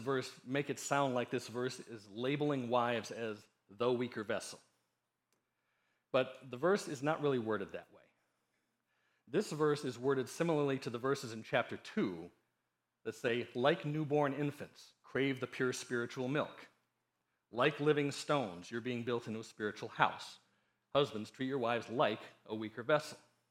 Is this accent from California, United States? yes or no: no; Chicago, Illinois, United States; You know, I'm from Chicago, and I was going into seventh grade when the Bulls drafted Michael Jordan.